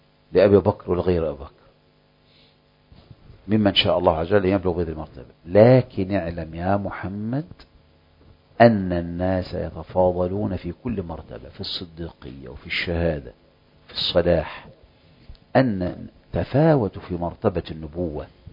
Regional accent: Egypt; معنا كمصريين

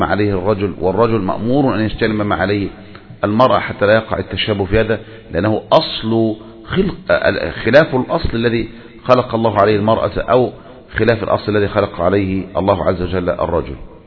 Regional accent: Egypt; وعندنا في مصر

